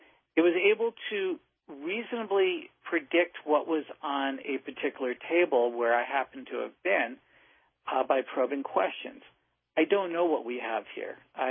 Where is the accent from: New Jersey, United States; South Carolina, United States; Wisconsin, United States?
New Jersey, United States; I grew up in near Princeton, New Jersey.